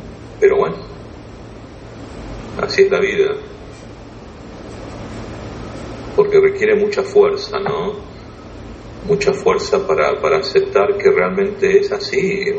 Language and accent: Spanish; Argentina; Bueno, yo soy de Argentina, los helados argentinos no son el helado dulce de leche.